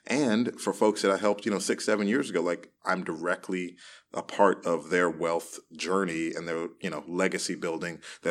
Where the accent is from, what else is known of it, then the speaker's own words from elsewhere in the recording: Silver Spring, Maryland, United States; now in Washington, United States; So I grew up in Silver Spring. I always like to joke and say I haven't left about a 20-mile radius for the past, you know, 26, 27 years.